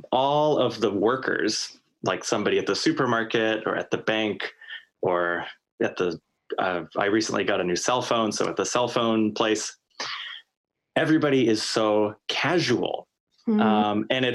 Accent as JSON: {"language": "English", "town": "Corvallis", "region": "Oregon", "country": "United States", "said": "No, I'm not from Portland. I'm from a smaller town south of Portland called Corvallis."}